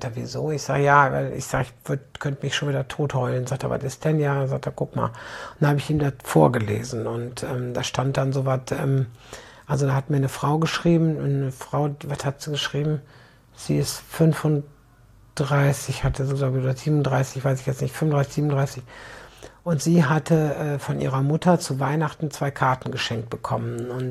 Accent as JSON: {"language": "German", "town": "Aldekerk", "region": "North Rhine-Westphalia", "country": "Germany", "tie": "born or raised there", "said": "weil das so nah an Aldekerk an meinem Heimatdorf ist, ne?"}